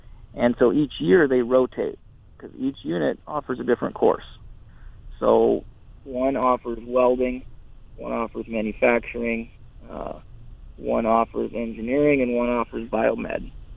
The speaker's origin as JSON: {"language": "English", "town": "Burke", "region": "South Dakota", "country": "United States", "tie": "born or raised there", "said": "My hometown of Burke partnered with three other schools."}